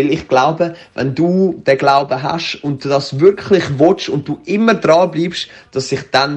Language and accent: German; Switzerland; und erst recht als Schweizer